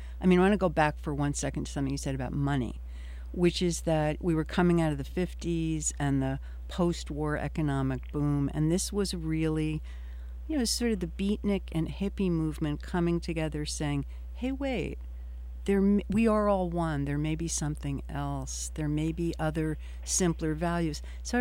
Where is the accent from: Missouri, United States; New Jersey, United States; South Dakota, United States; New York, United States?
New Jersey, United States; Newark; You know, so I grew up in Newark, and then I went on to Boston.